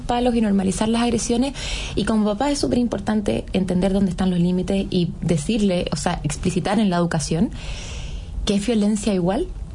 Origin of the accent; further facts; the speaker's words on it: Chile; nosotros estamos súper acostumbrados como sociedad chilena a la talla palo